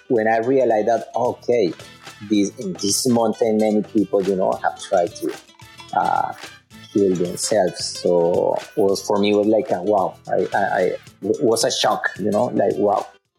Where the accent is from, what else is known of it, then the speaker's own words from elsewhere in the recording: Colombia; English is a second language; You know, when I was growing up in Colombia, my family, they gave me a guitar.